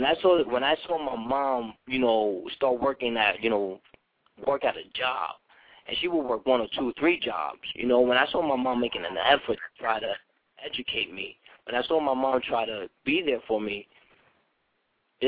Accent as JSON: {"language": "English", "town": "Bronx", "region": "New York", "country": "United States", "tie": "born or raised there", "said": "I was born in Union Hospital in Bronx, New York."}